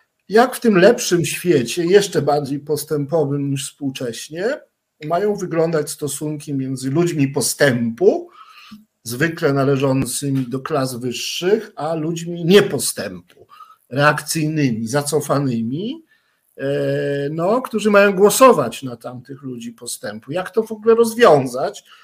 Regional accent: Kraków, Lesser Poland, Poland; ja też jestem krakowianinem i też pracowałem w Instytucie Filozofii.

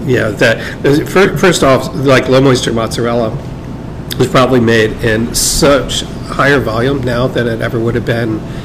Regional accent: Hyattsville, Maryland, United States; When I was a kid, so I grew up in Hyattsville, Maryland, suburban D.C.

